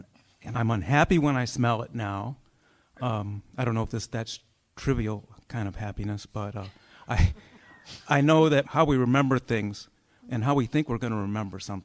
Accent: Albany, California, United States; I'm from Albany, California.

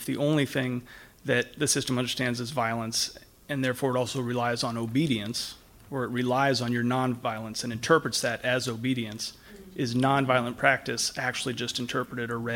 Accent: Oakland, California, United States; I'm from Oakland.

